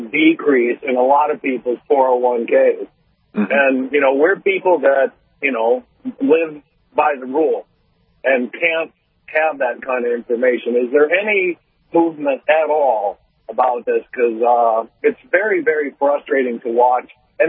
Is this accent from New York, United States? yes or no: no; North Dakota, United States; Well, maybe you are, but we are from North Dakota.